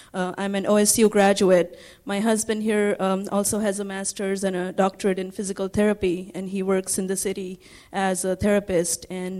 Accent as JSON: {"language": "English", "country": "India", "said": "I am originally from India."}